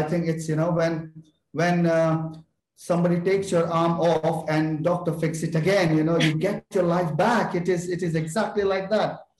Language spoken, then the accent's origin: English; Delhi, India; And in India, when I was growing in India, in that competitive, you kno